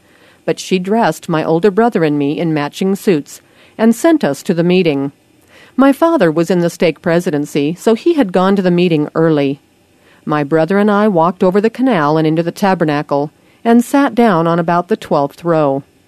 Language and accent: English; Hawaii, United States; Growing up in Hawaii, I had many friends from different countries, Japan, China, Korea, Samoa, Tonga, and the Philippines.